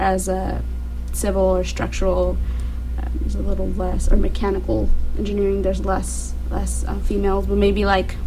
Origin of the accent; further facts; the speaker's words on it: Santa Maria, California, United States; I identify as Hispanic or Latina. I grew up in Santa Barbara County as well.